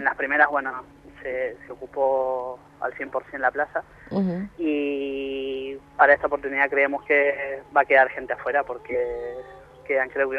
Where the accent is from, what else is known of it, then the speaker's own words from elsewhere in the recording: Argentina; moved away as an adult; yo soy de Argentina. Uh-huh. Estoy aquí desde el 2004, soy diseñador gráfico.